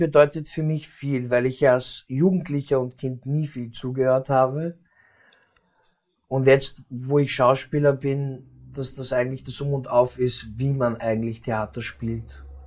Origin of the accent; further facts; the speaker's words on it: Linz, Upper Austria, Austria; also born or lived in Sofia, Bulgaria; Also wir kommen aus Bulgarien. Also ich bin in Bulgarien geboren, in Sofia, bin aber in Linz aufgewachsen.